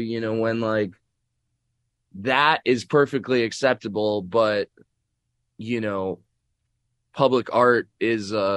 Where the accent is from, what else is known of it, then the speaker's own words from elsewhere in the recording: Chicago, Illinois, United States; And then I grew up in Wicker Park, and there were a lot of art school students that were still living in the neighborhood because it was affordable.